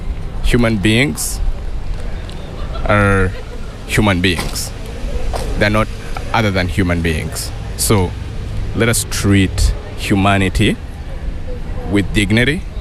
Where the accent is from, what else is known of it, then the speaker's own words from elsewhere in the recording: Uganda; I'm from Uganda.